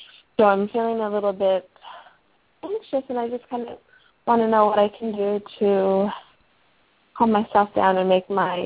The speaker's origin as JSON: {"language": "English", "town": "San Diego", "region": "California", "country": "United States", "said": "I'm from San Diego."}